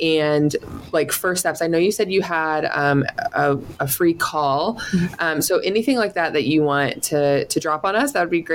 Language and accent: English; Midwest, United States; Anyway, Tom Collins sounded like a Midwest drink to me. That's why I asked. And I'm from the Midwest.